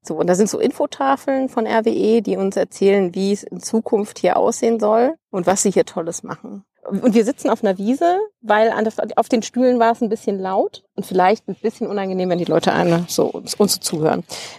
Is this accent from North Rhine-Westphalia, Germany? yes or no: yes; North Rhine-Westphalia, Germany; Und im Kreis Düren, wo ich herkomme, da liegt der Tagebau Inden und auch ein großer Teil des Tagebau Hambachs liegt in der Gemeinde Merzenich, die gehört zum Kreis Düren.